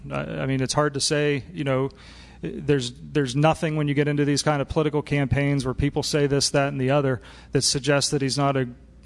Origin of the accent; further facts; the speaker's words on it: West Virginia, United States; from West Virginia, this is something that I've been paying attention to with folks that still live in my home state who've been talking about it.